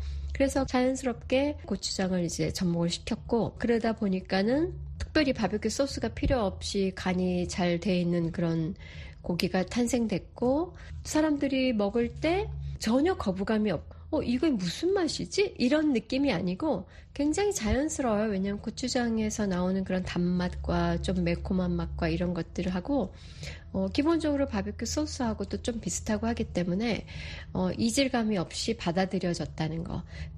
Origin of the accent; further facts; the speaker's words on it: South Korea; 저는 뼛속 깊이 토종 한국인이죠. 한국 여자죠.